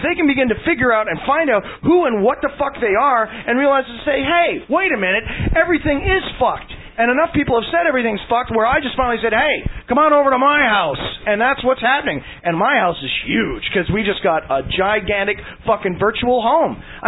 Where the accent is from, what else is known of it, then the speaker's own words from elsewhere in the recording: Canada; I don't even live in the U.S. I'm a Canadian.